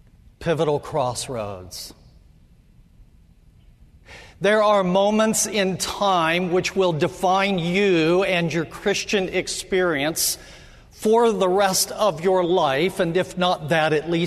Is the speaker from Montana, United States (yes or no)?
no; Indiana, United States; Growing up in Indiana, I was about sports and I was particularly about basketball.